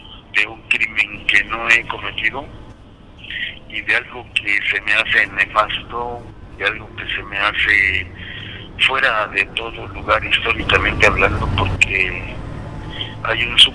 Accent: Oaxaca, Mexico; alejado de mi hogar, alejado de mi pueblo, simple y sencillamente porque el poder, a través de el poder, a través del sistema de justicia de Oaxaca, ha tenido el interés de que yo esté lejos de ellos

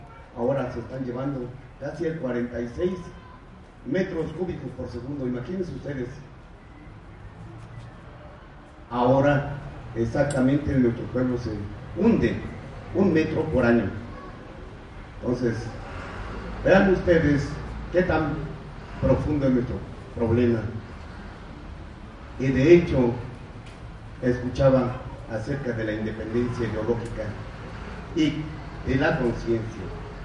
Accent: San Luis Tlaxcaltemalco, Mexico City, Mexico; vengo del pueblo de San Luis Tlaxcaltemalco.

